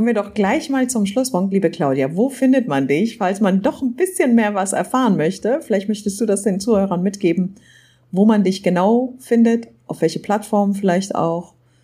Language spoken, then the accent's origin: German; Iran; ich bin ja im Iran aufgewachsen. Das ist auch ein Teil des Orients.